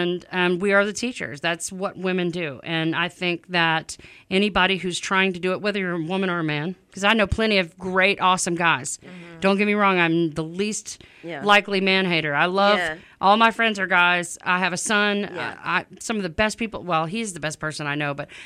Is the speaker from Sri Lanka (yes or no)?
no; Louisiana, United States; Right, I have a friend in Louisiana. I'm from Louisiana.